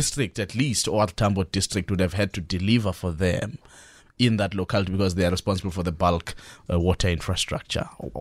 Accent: Flagstaff, Eastern Cape, South Africa; At the local level, you talk about Lusikisiki. I'm from Flagstaff. In my village, there is a water project.

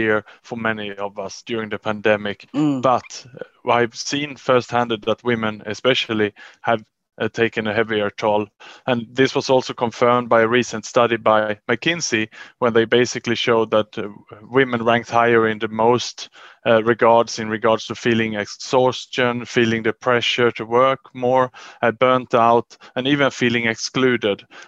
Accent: Sweden; I come from Sweden

